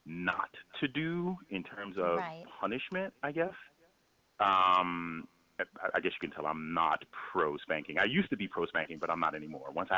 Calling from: Piscataway, New Jersey, United States; I am calling from Piscataway, New Jersey

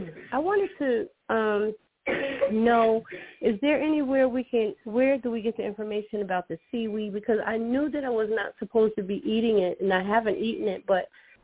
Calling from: Delaware, United States; Yes, I'm calling from Delaware.

